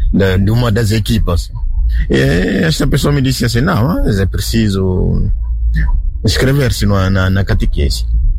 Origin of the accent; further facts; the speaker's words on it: Guinea-Bissau; now in Curitiba, Brazil; padre diocesano da Guiné-Bissau. Nasci na Guiné ao mesmo tempo. Bom, sou da família que não é cristã